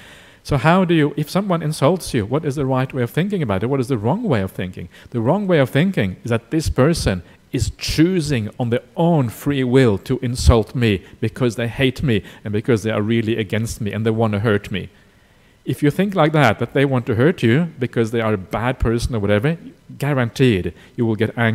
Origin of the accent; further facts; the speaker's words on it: Australia; I'm an Australian